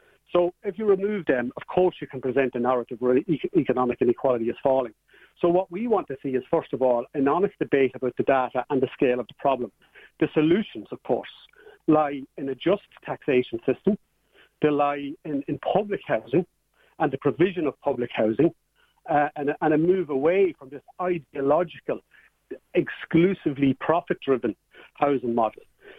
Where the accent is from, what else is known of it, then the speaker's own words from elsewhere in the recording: Dundalk, County Louth, Ireland; I grew up in Dundalk in a working class council housing estate in the 70s and 80s, you know, second youngest of a large family.